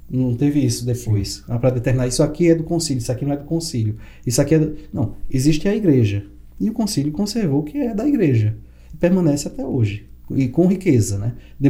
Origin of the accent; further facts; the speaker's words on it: Northeast Region, Brazil; Eu sou do Nordeste, no Nordeste não tem muita primavera.